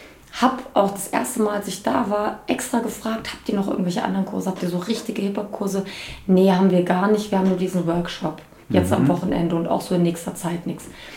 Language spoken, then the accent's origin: German; Bad Homburg, Hesse, Germany